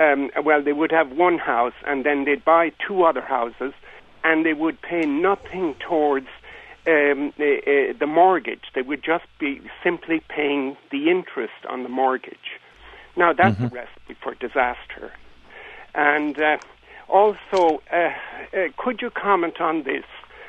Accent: Connacht, Ireland; moved away; I'm an Irish national and, you know, I'm in frequent touch with my family in Ireland. In my little town in Mayo, my little hometown in Mayo, in 2006, people were buying property, like you said, in Romania.

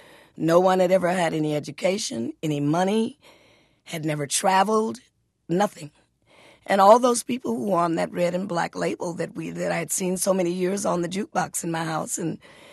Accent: Detroit, Michigan, United States; But I was from Detroit, and blacks at the time felt that if they were raised, born and raised in the North, were a little bit better than blacks who were born and raised in the South.

